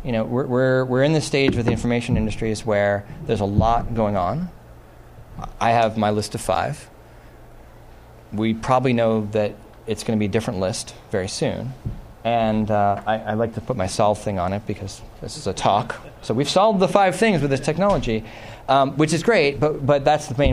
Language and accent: English; New York, United States; I'm from New York, there are buildings in New York City where you can find where the electricity generation plant was.